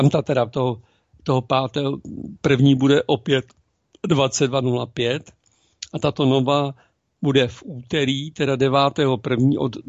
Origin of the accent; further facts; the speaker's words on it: Prague, Czechia; já jsem dlouholetý Pražák, jo, takže rodilý